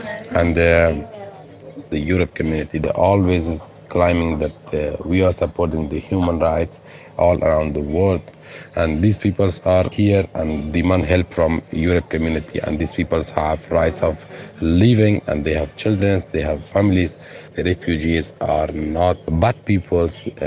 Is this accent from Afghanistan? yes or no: yes; Afghanistan; now in Moria, Greece; from Afghanistan, and I live with my family in Moria camp from approximately 6 months, and I'm a pharmacist.